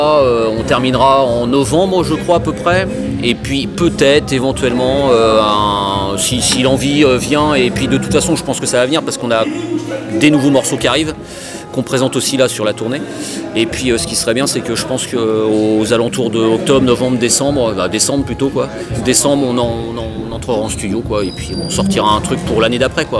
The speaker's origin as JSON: {"language": "French", "town": "Poitiers", "region": "Nouvelle-Aquitaine", "country": "France", "said": "On est de Poitiers, donc on restait un peu aux alentours de Poitiers."}